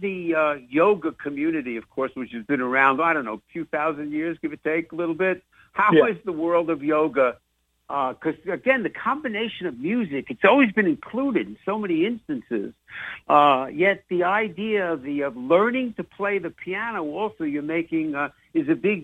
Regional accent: Massapequa, New York, United States; I'm from Massapequa, Sonny.

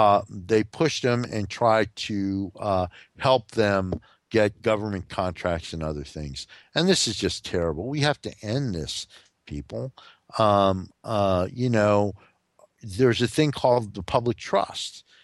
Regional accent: New Jersey, United States; we also have the governor of my home state, Governor Christie.

